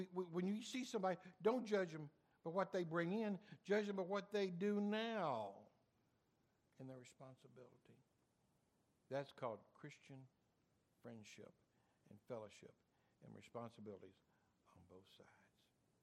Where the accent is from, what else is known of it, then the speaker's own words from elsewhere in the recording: Kentucky, United States; But I'm from Eastern Kentucky.